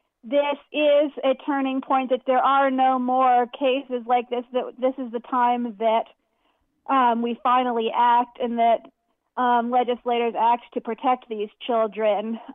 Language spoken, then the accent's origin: English; Bradenton, Florida, United States; It's actually in my hometown here in Bradenton, Florida, where I'm from.